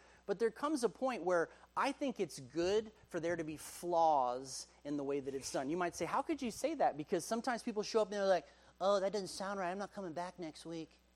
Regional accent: Austin, Texas, United States; I grew up in Austin, the music capital of the world.

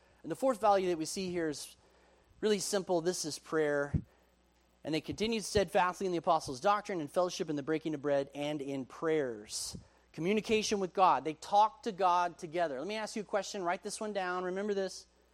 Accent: Austin, Texas, United States; I grew up in Austin, the music capital of the world.

